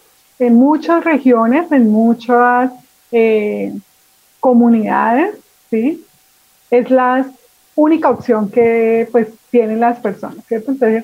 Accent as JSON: {"language": "Spanish", "country": "Colombia"}